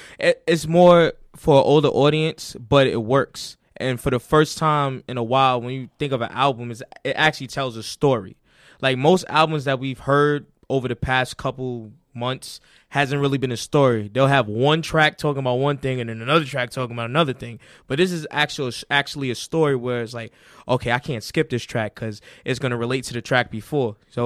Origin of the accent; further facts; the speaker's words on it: New York City, New York, United States; I'm from Harlem. I'm from Harlem in East New York.